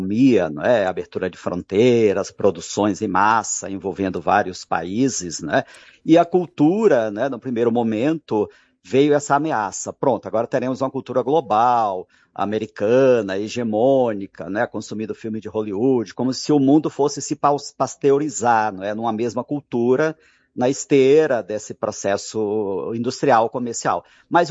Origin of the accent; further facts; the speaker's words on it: Northeast Region, Brazil; mesmo eu como migrante também, como nordestino também